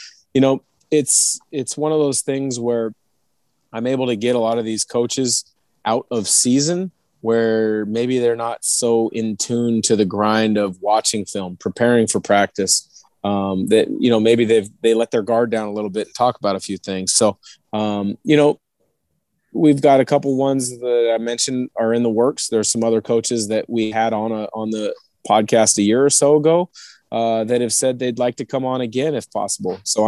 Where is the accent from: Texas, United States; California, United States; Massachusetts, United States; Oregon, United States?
Oregon, United States; Portland; I grew up in the Portland area, kind of looking up to him